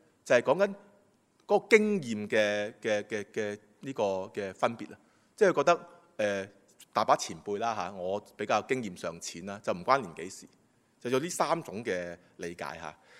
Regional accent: China; 同我中國人好相似嘅喎

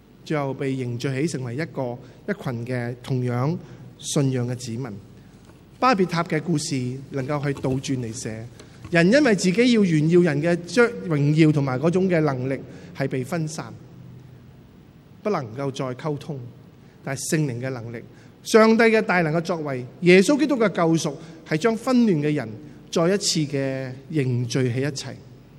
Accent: China; 好像我们中国人所讲的，我们修身齐家治国又平天下的这个宏伟的蓝图

